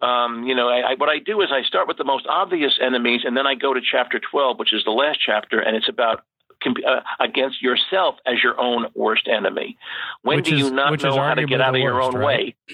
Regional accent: Fairfield, United States; This was actually in my hometown of Fairfield.

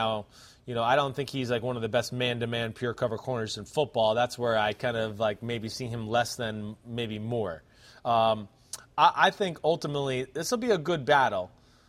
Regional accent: New Jersey, United States; Well, I'm from North Jersey.

